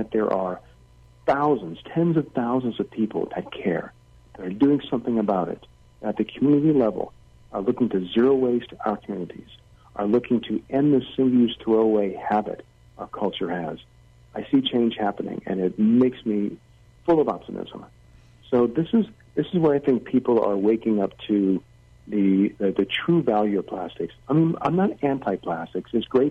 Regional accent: Louisiana, United States; I grew up in Louisiana, where I remember there was an incinerator near my house.

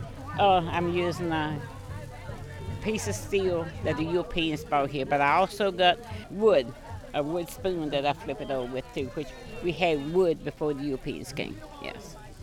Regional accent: Virginia, United States; I'm from the Monacan Nation

